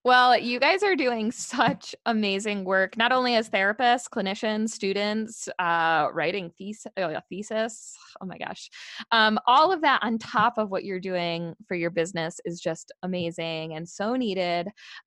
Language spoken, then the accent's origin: English; New York, United States; I'm from New York, and it hasn't been, I feel like, on the East Coast in a really long time.